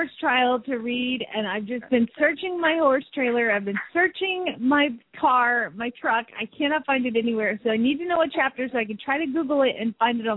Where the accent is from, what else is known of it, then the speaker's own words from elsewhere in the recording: Phoenix, Arizona, United States; from Phoenix, Arizona